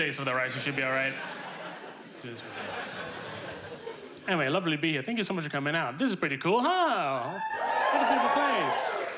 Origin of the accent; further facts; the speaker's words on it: East Malaysia, Malaysia; I grew up in Borneo, which is East Malaysia.